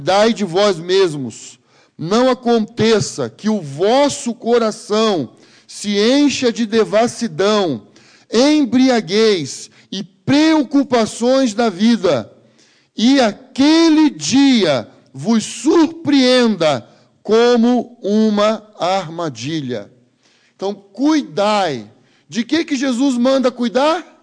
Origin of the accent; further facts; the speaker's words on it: Jundiaí, São Paulo, Brazil; E lá na minha cidade, em Jundiaí, uma grande favela, num dia de chuva, caiu um barraco